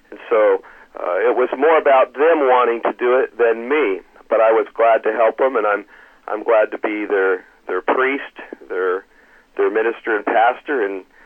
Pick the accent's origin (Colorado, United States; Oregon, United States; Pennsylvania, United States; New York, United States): Oregon, United States; Portland; the Lord's brought me back to my hometown. And I was not born here in the Portland area, but for most of my life, this is where I grew up.